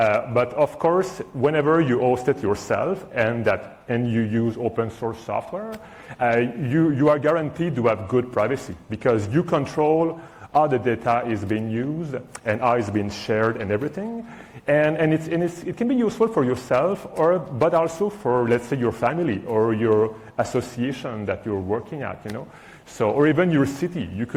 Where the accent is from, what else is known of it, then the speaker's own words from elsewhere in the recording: Quebec, Canada; English is a second language; now in Calgary, Canada; I grew up in Quebec and I come here from Canada though, but now I live in Western Canada, in Calgary, Alberta.